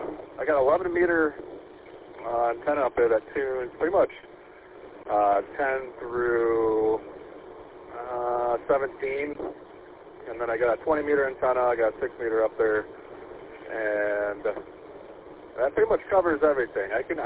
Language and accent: English; Grand Rapids, Michigan, United States; Negative. I'm from Grand Rapids, working over here this side of the state, over.